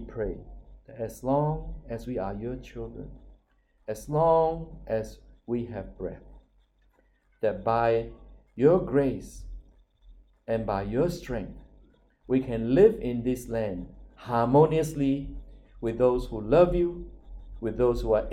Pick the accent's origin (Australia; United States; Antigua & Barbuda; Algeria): Australia; Lord, we thank you for the blessing of being Australian.